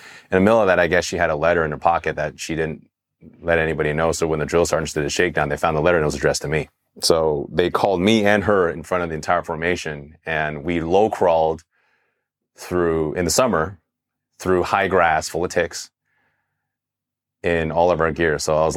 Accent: Monterey Park, California, United States; also born or lived in Taiwan; So I was born in Taiwan, came here when I was one. So basically I was here. My childhood, I grew up in Monterey Park.

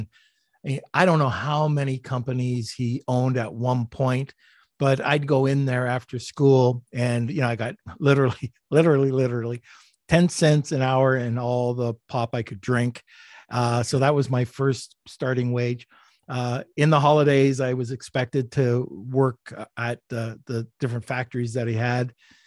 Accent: Montreal, Quebec, Canada; also born or lived in Ontario; Well, I was born in Montreal, again in Canada, moved down to Ontario, moved back to Montreal. So I've been all over. So French, English.

